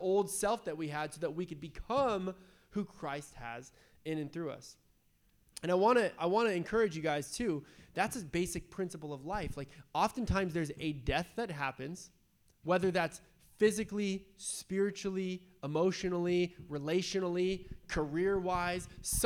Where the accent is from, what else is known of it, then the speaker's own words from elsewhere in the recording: San Diego, California, United States; growing up in San Diego, like, yeah, we used to get in fights and stuff, you know, like, we were hard and we were tough